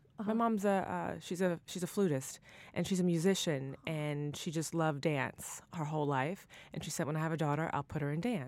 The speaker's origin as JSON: {"language": "English", "town": "Huntsville", "region": "Alabama", "country": "United States", "said": "Yeah, I'm a Southerner. Yeah. Huntsville, Alabama."}